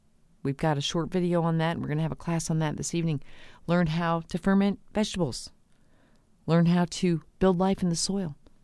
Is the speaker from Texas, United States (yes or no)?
yes; Corpus Christi, Texas, United States; One that really touched me was in my hometown of Corpus Christi, Texas